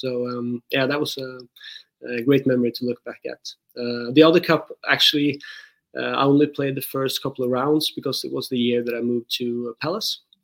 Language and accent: English; Norway; English is a second language; And we grew up watching English football, which is very popular in Norway.